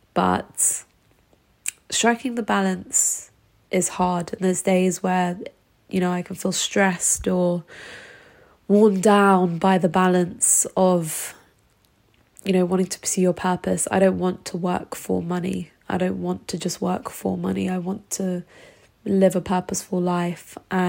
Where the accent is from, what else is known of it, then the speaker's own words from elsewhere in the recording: London, United Kingdom; I am from Crouch End, London. I'm living in Crouch End, London.